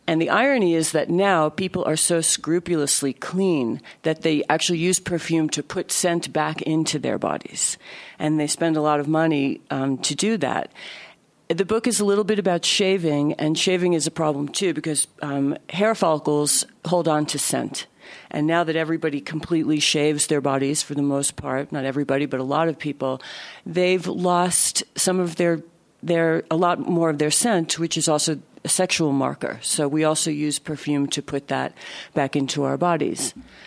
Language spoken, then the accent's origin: English; New York City, New York, United States; because I'm from New York City, but New York City is not a great place to be a writer.